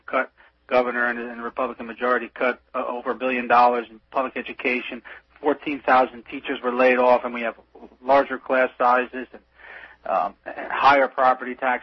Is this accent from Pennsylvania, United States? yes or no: yes; Pennsylvania, United States; I grew up in Pennsylvania, and I can tell you that when you're a kid in Pennsylvania